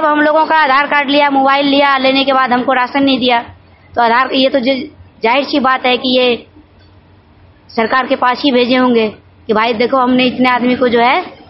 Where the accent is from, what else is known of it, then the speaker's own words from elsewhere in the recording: Bihar, India; moved away; मेरा पूरा फैमिली का आधार कार्ड जो है बिहार का है, मैं बिहार की रहने वाली हूँ, काफ़ी दिन से यहाँ रह रही हूँ।